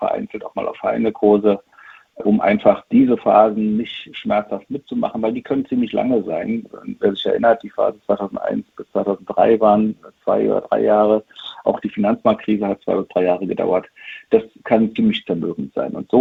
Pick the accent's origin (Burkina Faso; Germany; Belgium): Germany; Ich bin seit, ja, schon den 80er Jahren mit der Börse als Kind verbunden, obwohl ich ein Kind der DDR bin und ja gar nicht in DDR-Zeiten Aktien handeln konnte